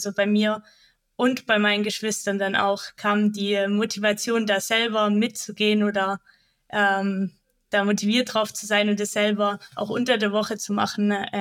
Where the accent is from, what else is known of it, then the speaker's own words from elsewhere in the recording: Baden-Württemberg, Germany; Und mit meinen zwei Brüdern bin ich dann eigentlich genau in der Nähe von Stuttgart aufgewachsen.